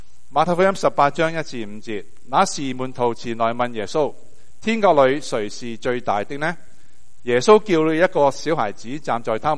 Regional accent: China; 我们中国人这个固有的文化全是一个美德来的。

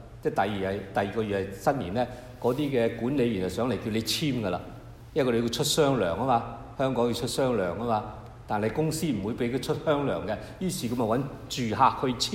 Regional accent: United States; 我哋美國人嘅觀念都係咁樣啦，係咪啊？

